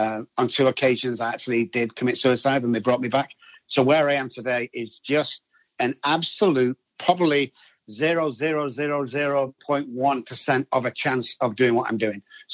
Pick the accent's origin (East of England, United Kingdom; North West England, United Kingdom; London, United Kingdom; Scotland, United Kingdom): North West England, United Kingdom; Manchester; moved away as an adult; Grew up in Manchester, United Kingdom, and started drinking at the age of 9.